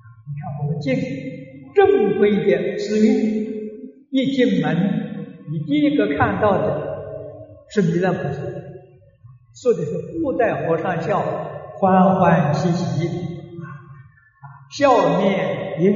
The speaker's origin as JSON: {"language": "Chinese", "country": "China", "said": "我们中国人讲中庸之道啊"}